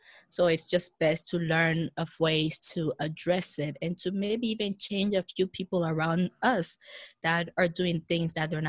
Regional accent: Benin; when people ask me where I'm from, I will say I'm from the Republic of Benin in West Africa.

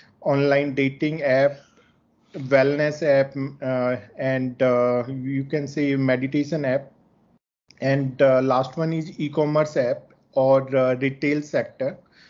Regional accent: New Delhi, Delhi, India; I am from New Delhi, India.

